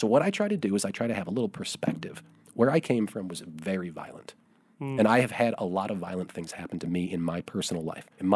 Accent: Chicago, Illinois, United States; I come from Chicago

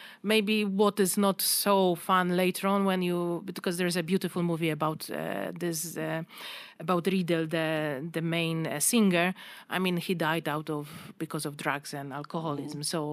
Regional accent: Poland; accent: Polish; English is a second language; Okay, they can notice my accent, but they're not going to really pinpoint your Polish.

